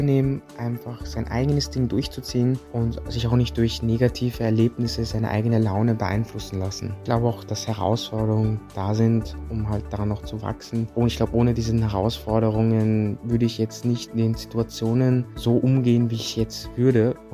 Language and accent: German; Vienna, Austria; Also ich bin … ich bin 18 Jahre alt, ich bin in Wien geboren und aufgewachsen